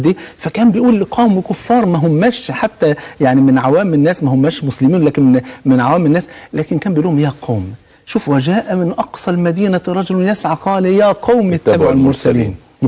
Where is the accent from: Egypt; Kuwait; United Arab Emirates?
Egypt; انت مصري وانا مصري، انت مسلم وانا مسلم